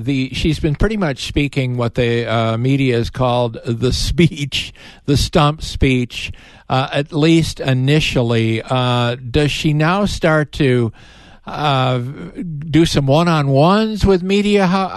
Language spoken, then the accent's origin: English; Chicago, Illinois, United States; coming up in my hometown of Chicago next week.